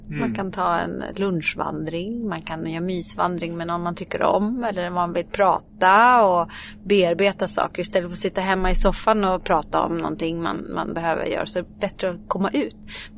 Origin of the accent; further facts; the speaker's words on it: Eskilstuna, Södermanland, Sweden; Jag är från Eskilstuna, ja. Precis, och geografiskt också.